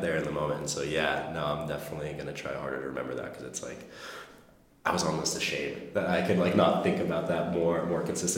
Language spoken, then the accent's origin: English; Ireland; I mean, I'm, as of right now, the first and only Irish freestyle